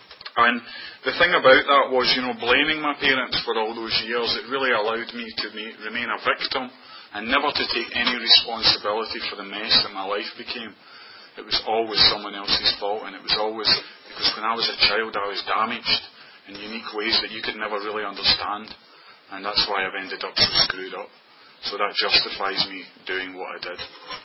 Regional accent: Scotland, United Kingdom; born there; I'm obviously not from Virginia. I was born in Scotland, and I was born into a normal family.

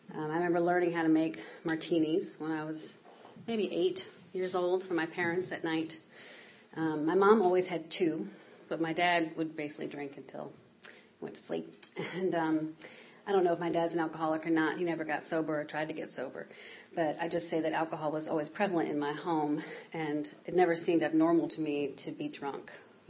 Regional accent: Arlington, Virginia, United States; I grew up in Arlington, Virginia, and my parents are from Texas

